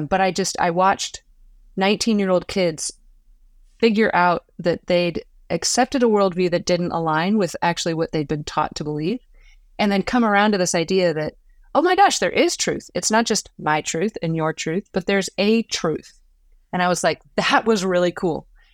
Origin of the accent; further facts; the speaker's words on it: Kansas City, Missouri, United States; Yeah. I grew up in Kansas City. I'm the youngest of five kids.